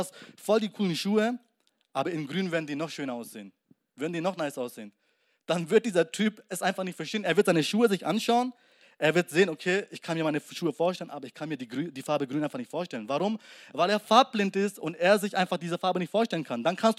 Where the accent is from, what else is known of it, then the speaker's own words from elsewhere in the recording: Myanmar; ich komme aus Burma, Myanmar heißt das Land, und das ist ein Land in Asien, etwas südlicher von Thailand